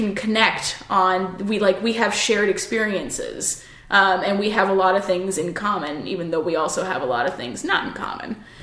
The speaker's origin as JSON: {"language": "English", "country": "Canada", "lives_now": "Brooklyn, United States", "said": "I'm Canadian living in the States, in Brooklyn"}